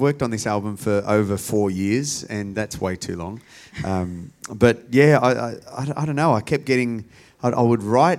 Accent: Adelaide, South Australia, Australia; I grew up in Adelaide, and Adelaide always gets skipped by a lot of my favourite artists.

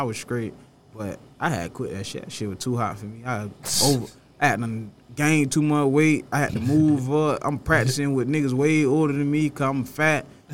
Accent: Pompano Beach, Florida, United States; I'm from the hood. I'm from Pompano. Like, in my hood, we used to, like, walk down 27 now, hang out, shit like that. So, like, growing up, I ain't gonna lie, I had a good, like, growing up experience in Pompano.

